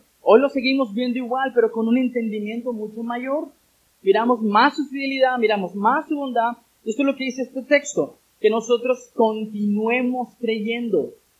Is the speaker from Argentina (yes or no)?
no; Nicaragua; Anhelo, Señor, eso ver en mi nación, Señor, en mi país, Nicaragua, Señor, que la gente regrese a las escrituras.